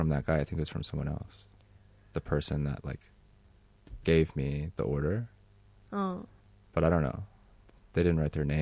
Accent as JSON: {"language": "English", "region": "Tokyo", "country": "Japan", "said": "even if I say that I'm from Tokyo, that's not a satisfactory explanation"}